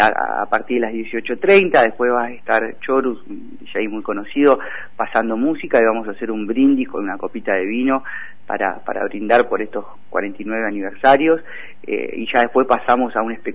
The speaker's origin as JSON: {"language": "Spanish", "town": "Ingeniero Huergo", "region": "Río Negro", "country": "Argentina", "said": "yo soy ingeniero huergo, estoy hace 10 años acá en la localidad viviendo"}